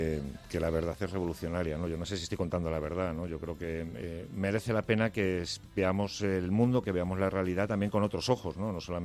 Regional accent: Madrid, Community of Madrid, Spain; born there; Nací en Carabanchel.

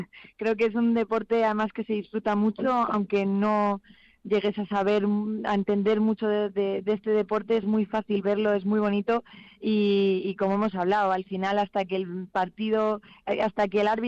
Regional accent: Madrid, Community of Madrid, Spain; yo soy de Madrid, soy de Tres Olivos, estoy ahí entre la capital y Alcobendas, con lo cual corazón dividido, ya te digo, me he pasado la mitad de mi vida en Madrid, la mitad en Alcobendas.

